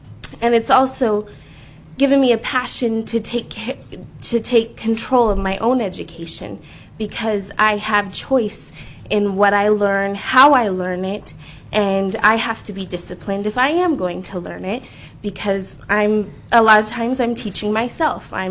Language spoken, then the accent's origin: English; Fairbanks, Alaska, United States; For the record … I'm from Fairbanks.